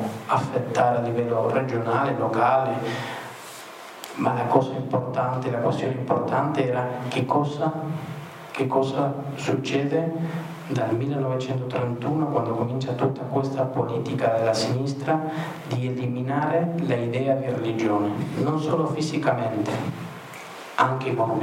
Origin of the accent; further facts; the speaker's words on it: Argentina; E lo posso dire perché io sono argentino e questo succede spesso là.